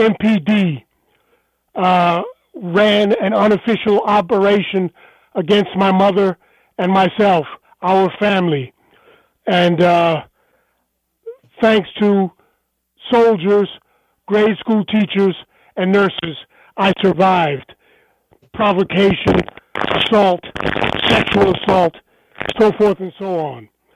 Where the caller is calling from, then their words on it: Germany; even though I'm calling you from Germany.